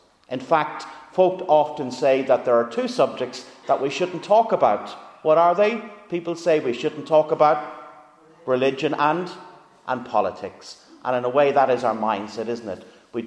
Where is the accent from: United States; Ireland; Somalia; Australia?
Ireland; If we're Irish, we talk about the weather.